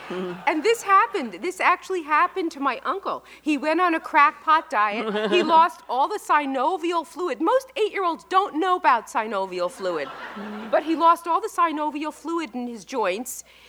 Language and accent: English; Brooklyn, New York, United States; In fact, I had this little friend when I was growing up I grew up in Brooklyn, and I had this friend in the building who spoke with a very, very, very heavy Brooklyn accent.